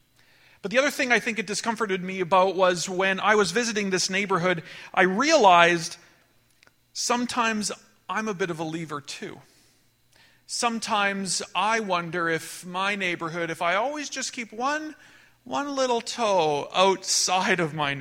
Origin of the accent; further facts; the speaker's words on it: Chestermere, Alberta, Canada; So I'm from Chestermere, Alberta.